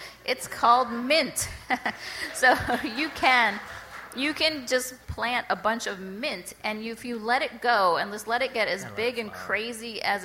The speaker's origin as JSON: {"language": "English", "town": "New York City", "region": "New York", "country": "United States", "tie": "born or raised there", "said": "I grew up in New York City. You know, I didn't have an understanding of cabbage worms"}